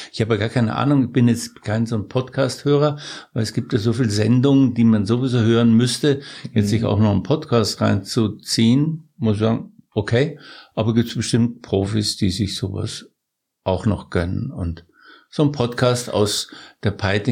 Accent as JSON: {"language": "German", "region": "Bavaria", "country": "Germany", "tie": "born there", "also_born_or_lived": "Rome", "lives_now": "Polling, Germany", "said": "weil ich bin auch in Bayern geboren und bin dann durch die Geburt meines Sohnes Vinzenz in Polling quasi hängen geblieben."}